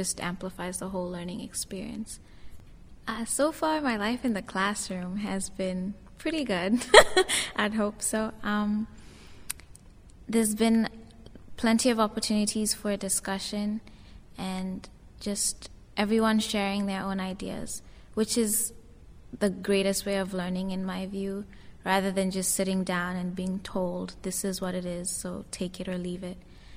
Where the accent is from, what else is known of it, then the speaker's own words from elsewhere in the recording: Nairobi, Kenya; I am from Nairobi, Kenya.